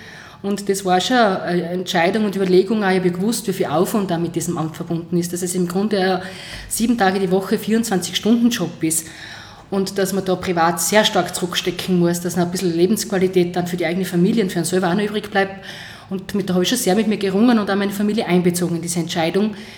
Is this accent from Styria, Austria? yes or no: yes; Styria, Austria; sagt man bei uns in Oststeiermark